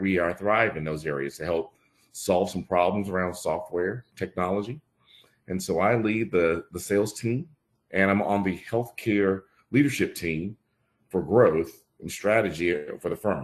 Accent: Grand Bay, Alabama, United States; And I grew up in Mobile, Alabama, Grand Bay to be specific, down on the coast.

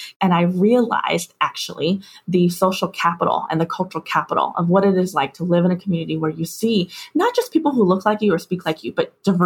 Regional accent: Los Angeles, California, United States; also born or lived in Taiwan; I'm an immigrant, actually. So I was born in Taiwan. I came to the U.S. at the age of six. I grew up in a suburb in Los Angeles, and it was a primarily, you know, Asian American, Chinese American community.

